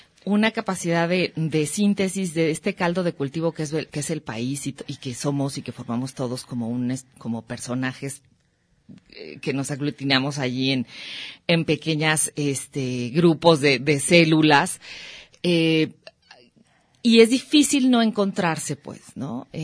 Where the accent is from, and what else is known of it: Guadalajara, Jalisco, Mexico